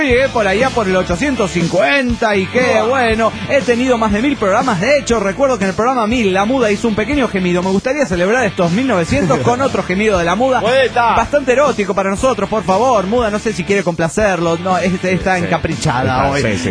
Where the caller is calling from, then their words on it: San Salvador, El Salvador; de San Salvador, El Salvador, en el Gabacho.